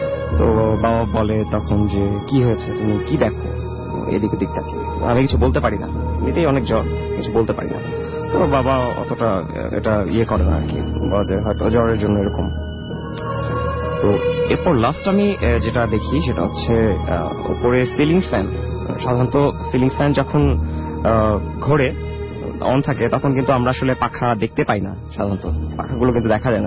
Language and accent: Bangla; Dhaka, Dhaka Division, Bangladesh; আমি মূলত পুরান ঢাকার, কিন্তু 95-96 এর দিকে আমরা ধানমন্ডিতে শিফট হই, আমার বাবা মা প্যারেন্টস আর কি জবের কারণে চলে আসি ধানমন্ডি, ঝিগাতলায় চলে আসি।